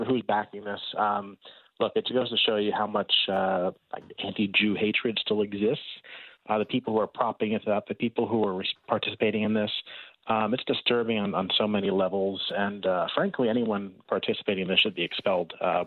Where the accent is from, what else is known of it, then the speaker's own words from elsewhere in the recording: United States; And it really is, as an American, I think we should be concerned